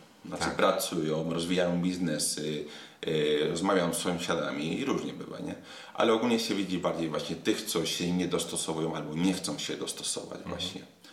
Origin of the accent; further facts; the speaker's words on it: Madrid, Community of Madrid, Spain; Ja się wychowałem w Madrycie, no to zawsze.